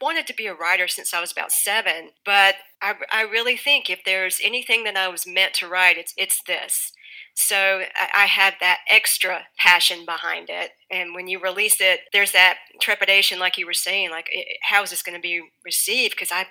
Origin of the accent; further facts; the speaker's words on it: Greenville, North Carolina, United States; he was a rock drummer with various bands around my hometown, Greenville, North Carolina.